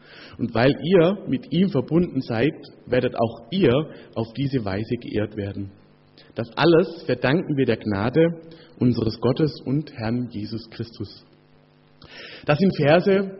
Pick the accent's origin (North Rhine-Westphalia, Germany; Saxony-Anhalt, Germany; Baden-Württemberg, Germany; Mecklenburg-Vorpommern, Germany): Baden-Württemberg, Germany; der südliche Punkt meine Heimat, der Schwarzwald. Wir kriegen da übrigens erst Panik, wenn es über einen halben Meter Schnee geht.